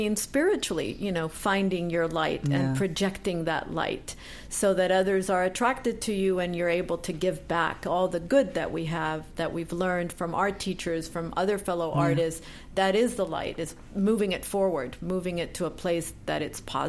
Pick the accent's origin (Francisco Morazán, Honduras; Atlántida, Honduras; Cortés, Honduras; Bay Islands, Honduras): Francisco Morazán, Honduras; Tegucigalpa; Honduras. I grew up in Central America in Tegucigalpa.